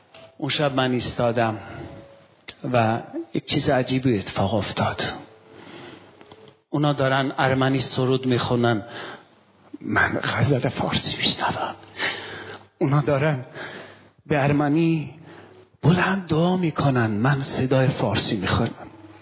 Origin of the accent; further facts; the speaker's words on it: Iran; میدونید من به عنوان یک ایرانی همیشه همکاری میکردم در ارمنستان.